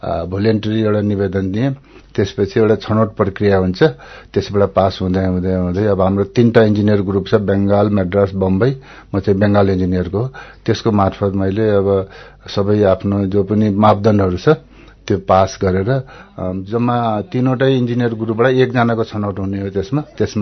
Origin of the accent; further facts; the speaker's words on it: Baglung, Gandaki Province, Nepal; now in Butwal, Nepal; बागलुङ आडस्थान बलेवाचौर 14 हो, हाल चाहिँ बुटौल 11 भुवन सिंह मार्ग मा बस्छु म।